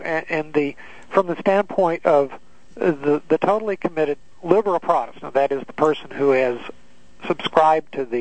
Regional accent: California, United States; I come from California, where they don't even know what a Lutheran is.

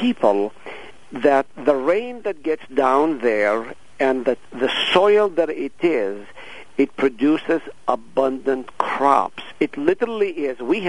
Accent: Haifa, Haifa District, Israel; as you go to the northern part of Israel, starting like from my hometown, Haifa, as well as to Nazareth and all

